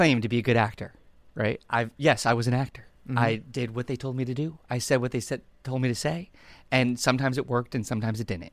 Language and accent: English; New Jersey, United States; I grew up in New Jersey.